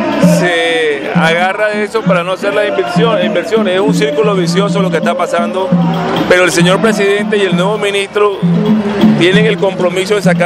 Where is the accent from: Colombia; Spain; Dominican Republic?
Colombia; Barranquilla, Atlántico; como barranquillera y mujer caribe